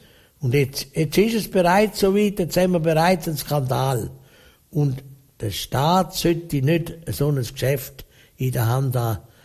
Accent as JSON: {"language": "German", "country": "Switzerland", "said": "das können wir Schweizer doch nicht. Für das sind wir Schweizer nicht gemacht."}